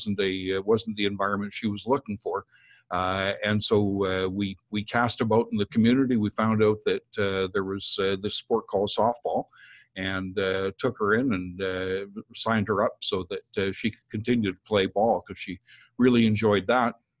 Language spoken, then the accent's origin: English; Calgary, Alberta, Canada; I was born in Calgary. Lived there for my first 12 or 13 years, and played a variety of sports in Calgary.